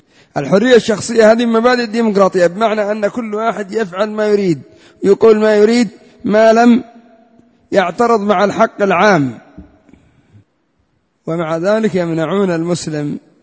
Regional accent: Yemen; قامت الثورات عندنا في اليمن وليبيا ومصر وكثير من البلدان، أدت إلى سقوط الحكام.

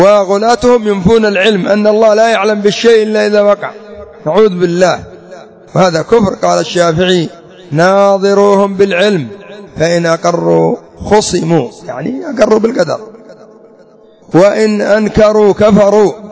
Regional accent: Yemen; عندنا في اليمن رافضة اليمن قدرية معتزلية

